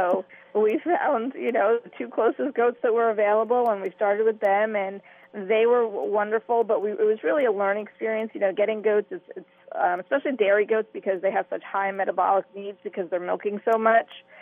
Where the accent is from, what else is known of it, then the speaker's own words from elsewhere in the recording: New Jersey, United States; now in Indiana, United States; I grew up in New Jersey. My husband grew up in New Hampshire.